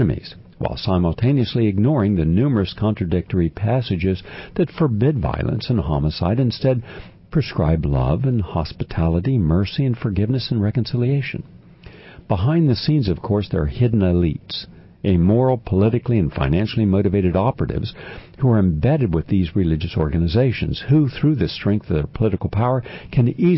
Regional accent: the South, United States; I come from the South. I come from a religious conservative, politically conservative community where people pride themselves, at least in the town where I grew up, of being good Christians.

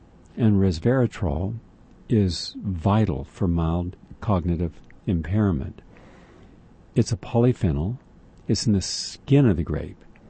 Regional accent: Alabama, United States; moved away; I grew up in Alabama, in the countryside, in a house surrounded by several sprawling acres of trees and farmland and open space. Even though I now live hundreds of miles away

